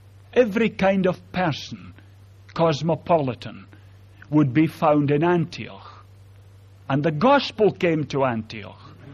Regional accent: Ayr, Scotland, United Kingdom; now in Falkirk, United Kingdom; As Andrew has said, I come from Ayr, and I have been now for some years in Falkirk.

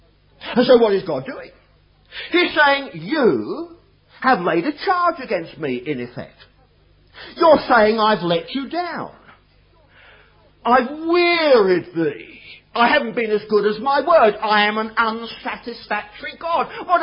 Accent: England, United Kingdom; But I was brought up on Sankis, an excellent hymn book, if you'll allow Sassenach to say that.

